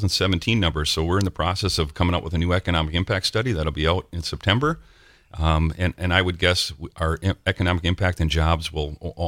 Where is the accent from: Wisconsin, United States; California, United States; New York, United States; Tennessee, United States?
Wisconsin, United States; Green Bay; born there; so I was born in Green Bay, left for a while and back